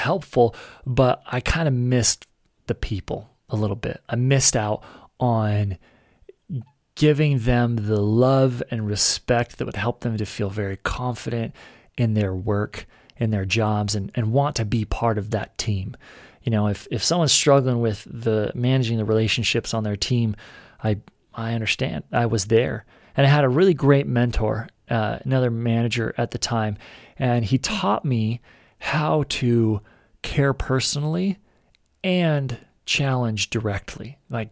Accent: Utah, United States; And I'm from Utah, and it was in Salt Lake.

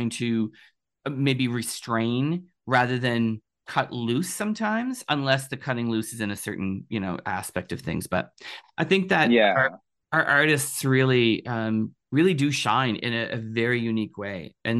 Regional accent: Canada; Being a Canadian artist, and sometimes it's a little bit different.

